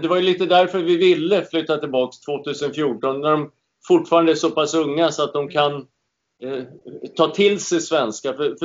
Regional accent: Sweden; Jag är svensk.

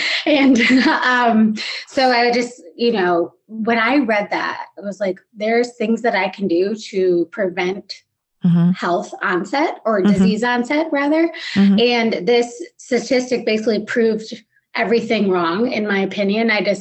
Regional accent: Chicago, Illinois, United States; now in Charlotte, United States; I'm a Midwesterner.

